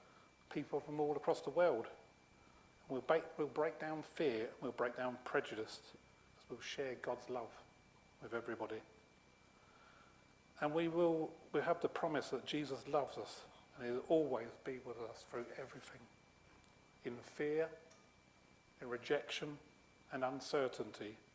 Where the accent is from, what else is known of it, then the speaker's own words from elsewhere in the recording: Australia; when I was younger, I came from Australia as the first slider.